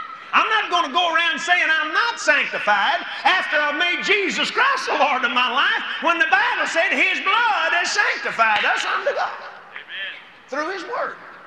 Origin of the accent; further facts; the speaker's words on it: United States; I'm an American. I love my country.